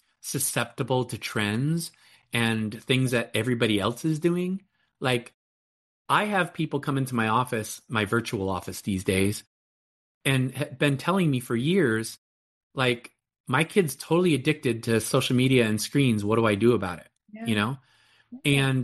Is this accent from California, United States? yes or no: yes; California, United States; But, like, I grew up in Silicon Valley.